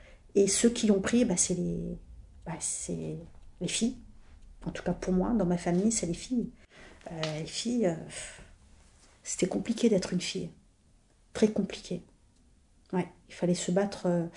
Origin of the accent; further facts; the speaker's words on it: France; je suis française, c'est le paradoxe, hein, il y a de quoi vraiment devenir fou, hein. T'es française, mais tu as la culture kabyle.